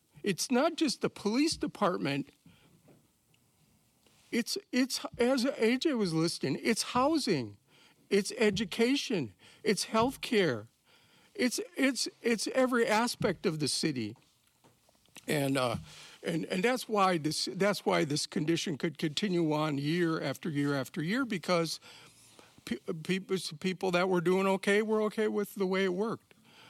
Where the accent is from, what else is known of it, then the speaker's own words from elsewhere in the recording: Minneapolis, Minnesota, United States; I'm from Minneapolis. I grew up here. As a young boy, I lived down here at 34th in Oakland.